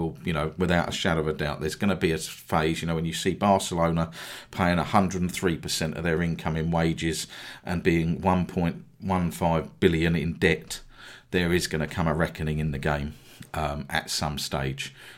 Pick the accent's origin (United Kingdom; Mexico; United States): United Kingdom; England; Where are you from? Da-da, England. Well, Australia. Normally get Australia first. England.